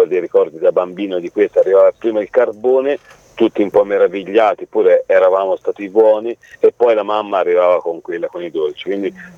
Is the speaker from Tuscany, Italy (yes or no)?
yes; Tuscany, Italy; Io sono toscano